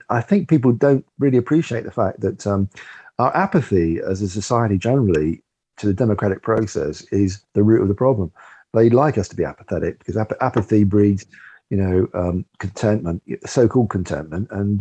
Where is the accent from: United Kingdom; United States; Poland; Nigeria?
United Kingdom; speaking as a Brit, you know, in the UK, I've grown up with this reverence for the BBC.